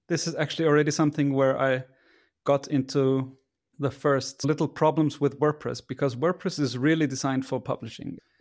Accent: Vienna, Austria; I'm from Austria, from Vienna.

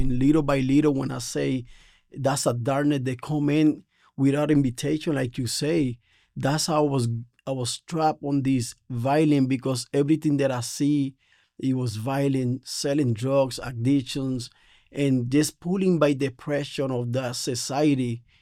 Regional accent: Ponce, Puerto Rico; English is a second language; I'm from Puerto Rico in this pueblo called Ponce. And as I was growing up, it was just a lot of violence, prostitution.

